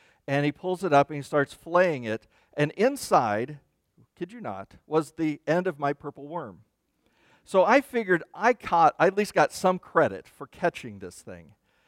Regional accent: Ottawa, Kansas, United States; In fact, the place I grew up in, Kansas, I was born in Kansas City, and I'm kind of a city kid at heart.

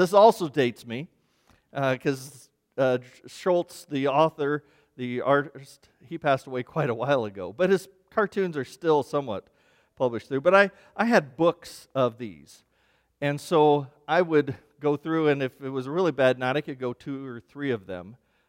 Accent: Kansas, United States; Now, growing up, I grew up in Kansas on a farm

